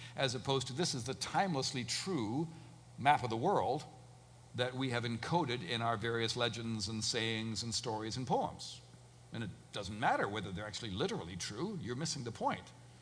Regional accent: Canada; I was raised in Canada by Christian parents

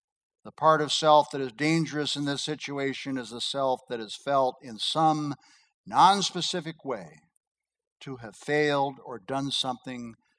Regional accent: Nebraska, United States; moved away as an adult; Most of you know that I grew up in Nebraska, and I went to college at the University of Nebraska

